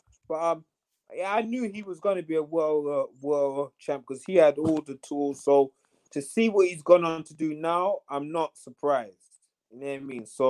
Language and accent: English; England, United Kingdom; I come from England and I went over there.